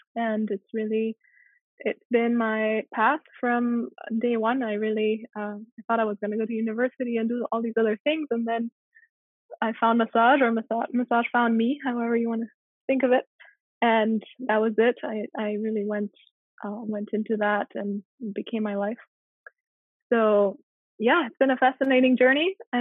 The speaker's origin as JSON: {"language": "English", "town": "Auroville", "region": "Tamil Nadu", "country": "India", "tie": "born or raised there", "said": "It's an Indian name. I was born and raised in India, but I'm Spanish and French. My mom is Spanish. My dad is French. And I grew up in Oroville"}